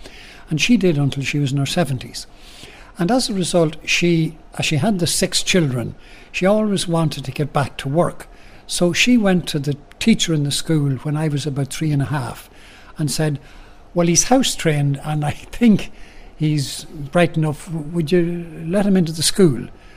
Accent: Cooley, County Louth, Ireland; And I actually come from a very small area in Cooley, which is known as the Bush.

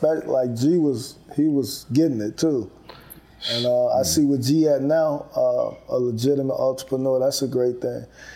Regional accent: Chicago, Illinois, United States; Yeah, born and raised in Chicago.

